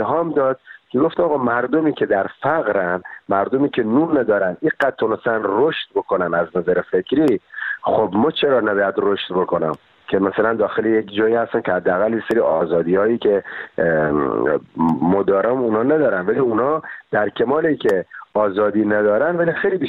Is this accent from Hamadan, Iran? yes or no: no; Bushehr, Iran; now in Paris, France; بچه بوشهرم و بعدش هم الان 17 سال پاریس زندگی می‌کنم. بعدش هم ما رو تبعیدم دیگه، یعنی تبعید اجباری.